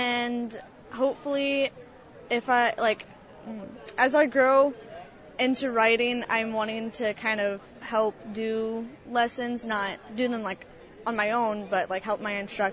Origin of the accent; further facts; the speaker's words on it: Hillsboro, United States; I grew up in Hillsboro my whole life.